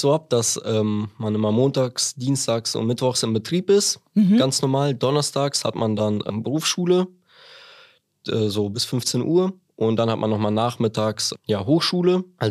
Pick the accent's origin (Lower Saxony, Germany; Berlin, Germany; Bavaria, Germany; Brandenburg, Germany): Lower Saxony, Germany; Belm; Also ich komme tatsächlich auch aus Belm, deswegen kannte ich natürlich die Firma AWO schon eigentlich immer so vom Sehen und ich war auch auf der Schule in Belm